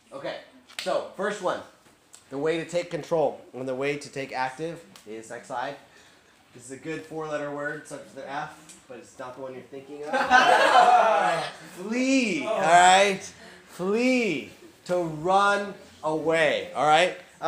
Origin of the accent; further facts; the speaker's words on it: United States; I mean, I'm from America, but look at America in the past 5 years.